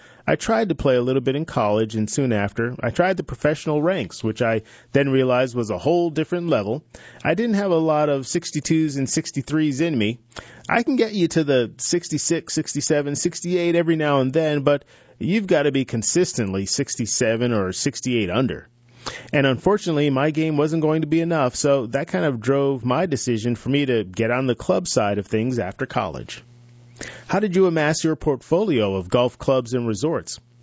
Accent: Connecticut, United States; Coming from a family growing up in Connecticut to the Northeast, my dad was one of four brothers.

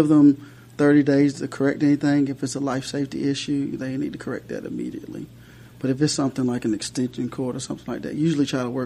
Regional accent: Burlington, North Carolina, United States; first of all, I was born and raised in Burlington, North Carolina.

